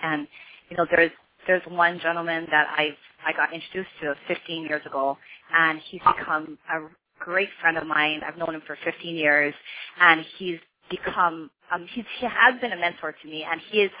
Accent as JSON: {"language": "English", "region": "Hawaii", "country": "United States", "said": "I mean, we're from Hawaii."}